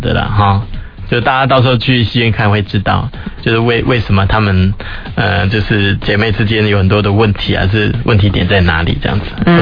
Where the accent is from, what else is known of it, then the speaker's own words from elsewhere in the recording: Taiwan; 然后我们台湾这边的香港的